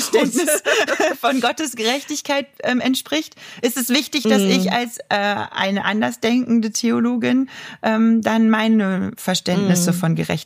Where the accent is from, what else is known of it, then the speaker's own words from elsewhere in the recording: Germany; das hört man sicherlich, ich komme aus Deutschland